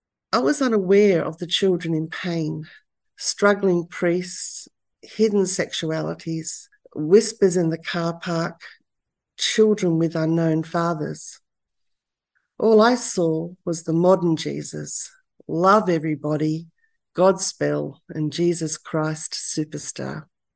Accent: Sydney, New South Wales, Australia; Growing up in Sydney as a late post-war boomer, I lived an idyllic life

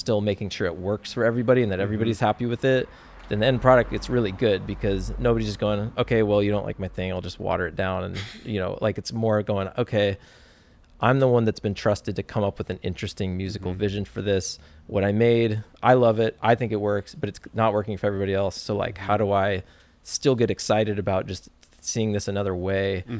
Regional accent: Oregon, United States; now in Los Angeles, United States; And then I go back to Oregon and like my hometown friends are just like playing music on the weekends

